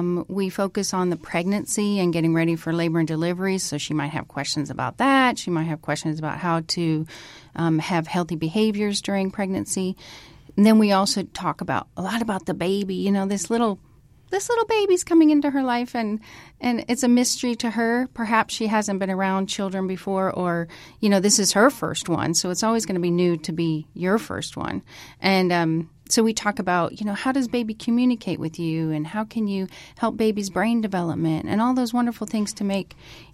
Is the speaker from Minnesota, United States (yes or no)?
yes; Minnesota, United States; also born or lived in East Africa; Originally, I'm from Minnesota, so I'm a northern girl. And then I spent a lot of time in East Africa, so had a lot of time overseas, especially growing up.